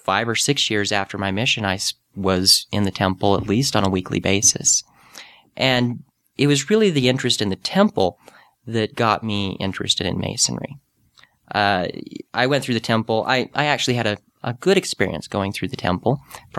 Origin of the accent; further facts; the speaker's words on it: Midwest, United States; also born or lived in Utah; So I was born in the Utah area, but moved out. Lived most of my life in the Midwest.